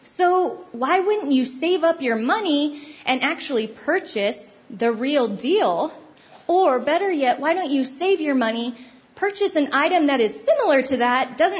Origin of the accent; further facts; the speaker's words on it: California, United States; I grew up in Southern California, the beautiful California